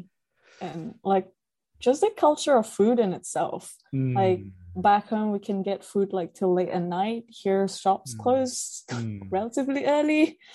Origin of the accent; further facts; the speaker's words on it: Jakarta, Indonesia; So I come from Indonesia, which mm-hmm. is in a Southeast Asian country. I'm from Jakarta, which is its capital city. So mm-hmm. I'm a city girl.